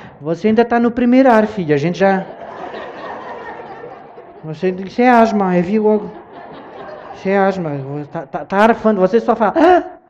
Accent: Beja, Alentejo, Portugal; accent: Beja; Porque nós, os de Beja, temos um sotaque diferente de todo o Alentejo. Nós carregamos muito na letra E.

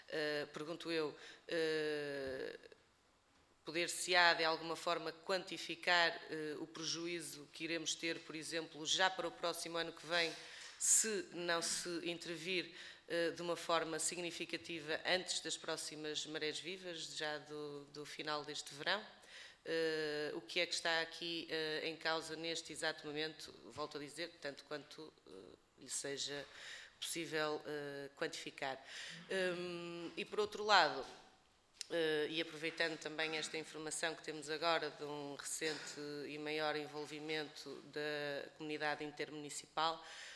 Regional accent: Aveiro, Portugal; sou também natural de Aveiro e conheço bem a região

